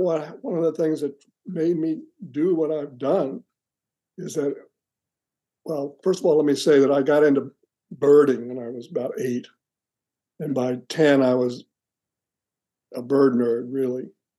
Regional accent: Greenville, Delaware, United States; I grew up in an unincorporated part of northern Delaware called Greenville, Delaware, near Hoops Reservoir.

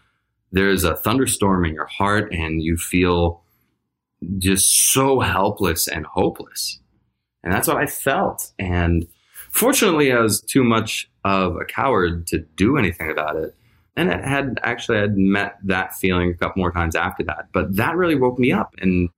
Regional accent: New Jersey, United States; also born or lived in Jerusalem, Israel; I was born in Jerusalem, Israel. And I was raised in New Jersey. And so from the get-go, I didn't sound like the rest of the kids.

